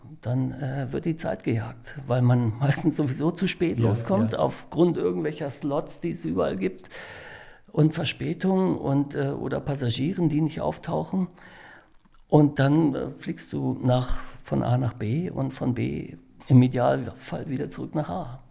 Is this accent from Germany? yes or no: yes; Hanover, Lower Saxony, Germany; dadurch, dass wir in meine Heimatstadt zurückgezogen sind, nach Hannover, sind natürlich da auch die Freunde, mit denen ich groß geworden bin.